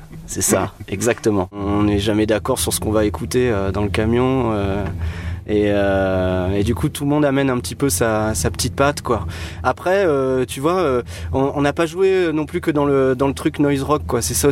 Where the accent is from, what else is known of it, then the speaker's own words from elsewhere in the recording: Île-de-France, France; On vient de la Seine-Saint-Denis, donc c'est la banlieue est parisienne. Ouais. Voilà, on a tous grandi là-bas, en fait.